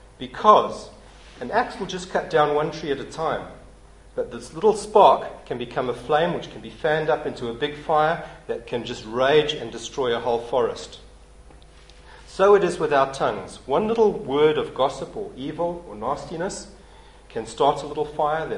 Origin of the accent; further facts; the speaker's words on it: Zimbabwe; when I was a youngster growing up in Rhodesia. I was in primary school. I was probably 7 or 8.